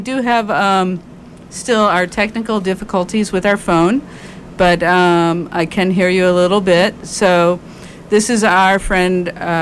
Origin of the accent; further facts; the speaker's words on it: Chicago, Illinois, United States; they were all in Grant Park, Chicago, and that's my hometown.